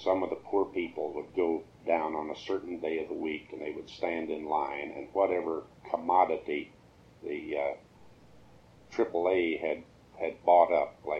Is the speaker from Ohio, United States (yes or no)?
yes; Ohio, United States; I grew up in Ohio